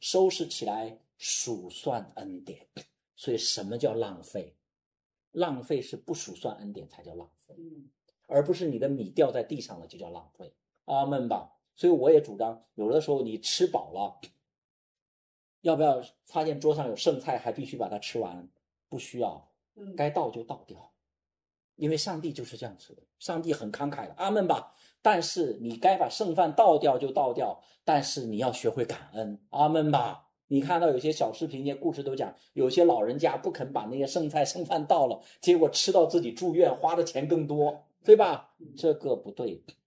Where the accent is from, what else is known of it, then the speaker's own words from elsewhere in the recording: China; 我们中国人是很抠的